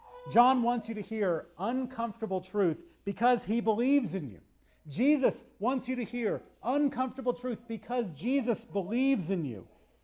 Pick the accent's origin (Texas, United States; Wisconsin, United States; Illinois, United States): Texas, United States; Austin; The house that I grew up on Lake Austin, we had our own boat dock